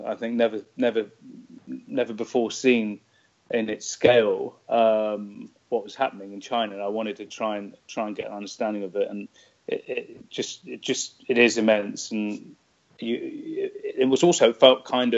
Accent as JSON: {"language": "English", "region": "London", "country": "United Kingdom", "tie": "born or raised there", "said": "I grew up in London, in the UK"}